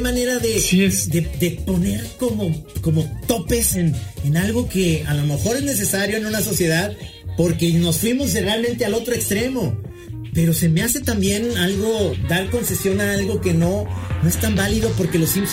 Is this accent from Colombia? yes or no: no; Mexico; ¿cómo somos los mexicanos nosotros?